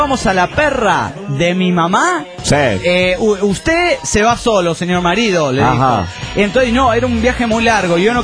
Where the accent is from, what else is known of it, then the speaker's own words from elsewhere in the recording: Colombia; also born or lived in Jamaica; Estoy en Colombia. Tengo a Colombia en mi corazón. Vivo aquí desde los 6 años. O sea, soy mitad colombiano. ¿No? Y nacido en Jamaica, ¿no?